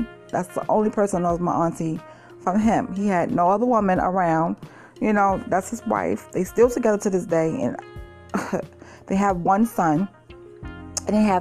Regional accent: Brooklyn, New York, United States; I am going to be talking to you about growing up in Brooklyn, about my family life.

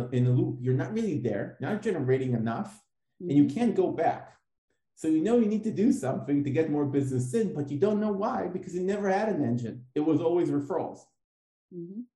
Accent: Israel; I'm from Israel

